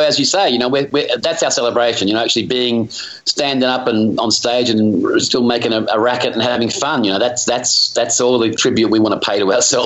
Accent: Perth, Western Australia, Australia; growing up in Perth was kind of weird, you know.

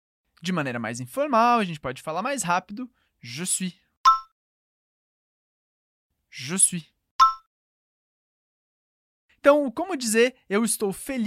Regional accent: Brazil; born there; mais moi je suis né au Brésil. Bon … Os meus pais são franceses, mas eu nasci no Brasil. Je parle português, espanhol et anglais. Eu falo português, espanhol e inglês.

